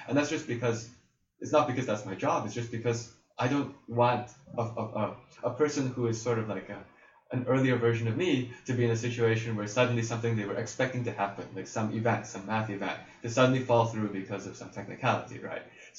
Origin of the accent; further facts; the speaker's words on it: United States; I'm actually an American through and through.